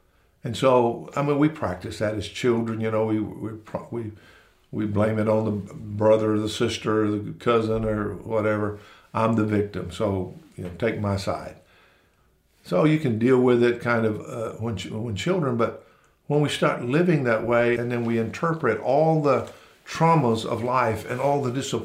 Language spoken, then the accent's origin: English; the South, United States; I am a white male, and I am from the South, and I'm a redneck